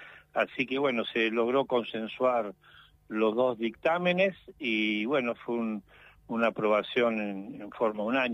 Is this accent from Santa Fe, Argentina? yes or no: no; San Martín de los Andes, Neuquén, Argentina; obviamente soy de Neuquén, de la gente de Neuquén, de la gente de mi localidad, San Martín de los Andes